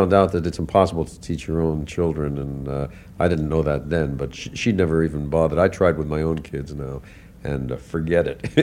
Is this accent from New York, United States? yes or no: yes; New York City, New York, United States; But I'm proud of the fact that I'm a New Yorker, and I've always loved the city, and I've always tried to write something about it.